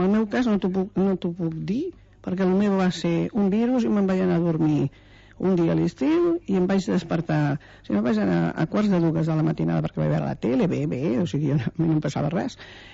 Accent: Tarragona, Catalonia, Spain; jo visco a Tarragona i soc de Tarragona

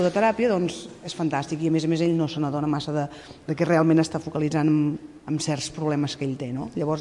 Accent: L'Escala, Catalonia, Spain; Som d'aquí a l'Escala

